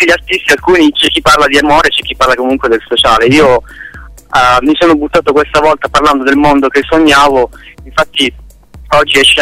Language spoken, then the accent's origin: Italian; Taranto, Apulia, Italy; in Puglia eravamo abbastanza conosciuti, io sono di Taranto, sono pugliese.